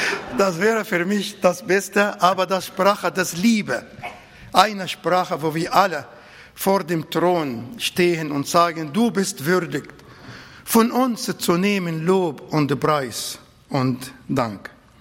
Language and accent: German; Egypt; ich komme aus Ägypten.